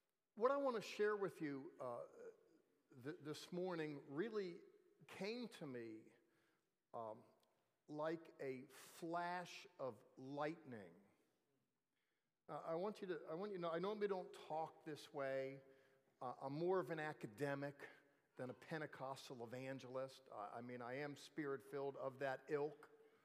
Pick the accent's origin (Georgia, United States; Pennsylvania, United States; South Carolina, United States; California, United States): Pennsylvania, United States; Harrisburg; It's kind of like a coming home. I'm from Harrisburg, Pennsylvania.